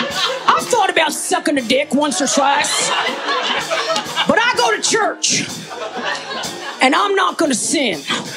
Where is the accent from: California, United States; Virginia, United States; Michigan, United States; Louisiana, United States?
Virginia, United States; Richmond; Richmond, Virginia.